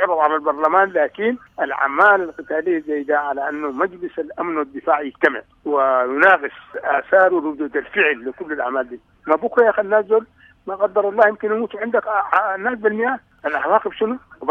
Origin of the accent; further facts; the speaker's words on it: Sudan; نعم انا من السودان